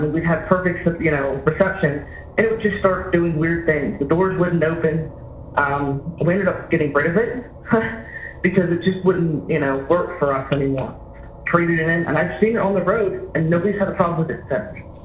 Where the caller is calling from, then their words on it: Pennsylvania, United States; I'm calling from Western Pennsylvania.